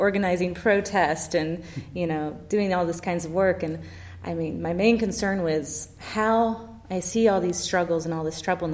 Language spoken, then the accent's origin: English; Raleigh, North Carolina, United States; also born or lived in West Palm Beach; My family is originally from Southern Florida, West mm-hmm. Palm Beach, and we moved here to Raleigh when I was a little kid.